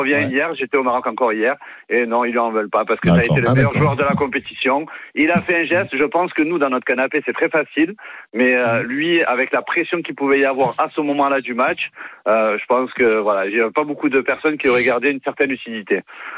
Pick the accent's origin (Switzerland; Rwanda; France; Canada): France; Marseille, Provence-Alpes-Côte d'Azur; Et en tant que Marseillais et supporter de Marseille, ça me fait mal au cœur